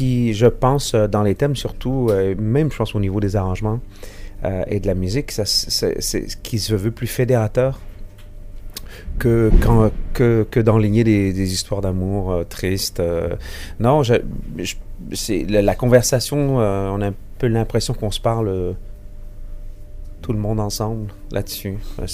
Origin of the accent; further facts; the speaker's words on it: Canada; ça a été une folie, vraiment une folie chez moi au Canada